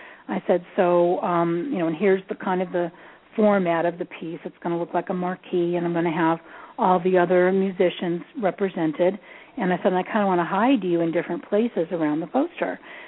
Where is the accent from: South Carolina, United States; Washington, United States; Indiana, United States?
Washington, United States; Seattle; moved away as an adult; now in Los Angeles, United States; I was from Seattle, and I was going through a music program up there and came out of that and was all intent to be a big music star, moved to L.A.